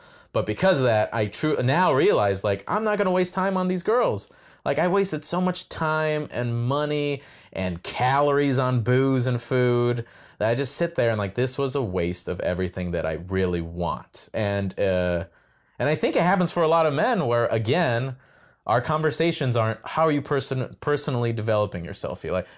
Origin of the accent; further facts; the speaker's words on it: Midwest, United States; I grew up in the Midwest, Catholic